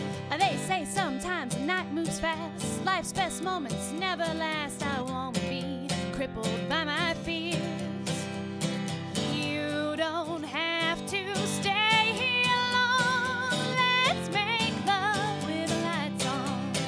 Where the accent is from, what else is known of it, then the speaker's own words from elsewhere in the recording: Lawrenceville, United States; I'm from Lawrenceville originally, and that's where I live now.